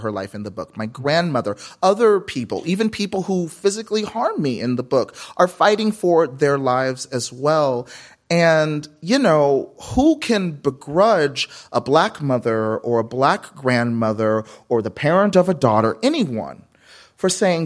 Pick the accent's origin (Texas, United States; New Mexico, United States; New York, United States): Texas, United States; Lewisville; I grew up in Lewisville High School. It's a suburb, middle-class suburb, just north of Dallas, about 20 minutes north of Dallas up Highway I-35. We are Lewisville, Texas